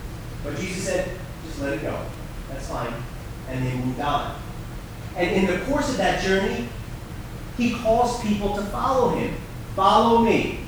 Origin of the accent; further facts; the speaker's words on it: New Jersey, United States; born and raised in New Jersey, I come from a very traditional Italian family.